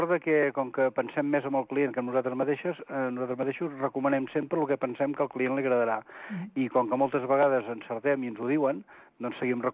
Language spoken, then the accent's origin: Catalan; Vinyó, Catalonia, Spain; si sóc de Vinyó, que està molt a prop de Manresa, doncs vam muntar la botiga a Manresa i anar a viure a Vinyó. I així vam venir per al Bages.